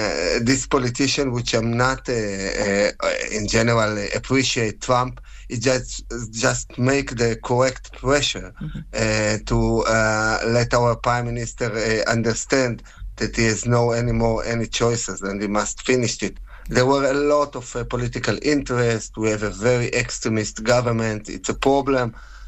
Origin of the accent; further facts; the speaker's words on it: Nir Oz, Southern District, Israel; born there; English is a second language; I was born in Kibbutz Nir Oz where there was a terrible massacre as well.